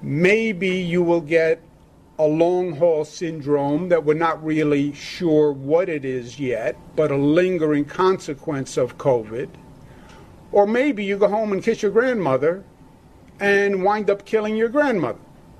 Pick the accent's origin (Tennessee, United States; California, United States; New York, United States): New York, United States; as you know, I am a New Yorker, born and bred.